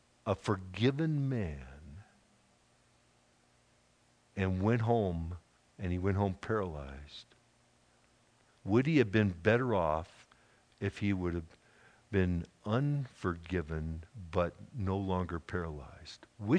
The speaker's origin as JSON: {"language": "English", "region": "California", "country": "United States", "said": "ordinary people like Bill and I. We're both from Southern Cal, so I can say that."}